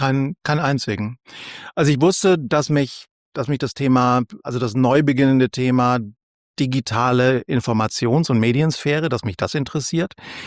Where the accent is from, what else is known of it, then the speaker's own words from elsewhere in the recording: Bavaria, Germany; so als Franke, da ist ein Schlawiner